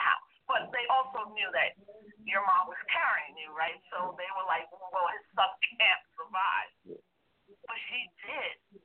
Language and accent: English; New York City, New York, United States; even though I grew up in New York City while the Bronx was burning, and it was the 70s and hip-hop and all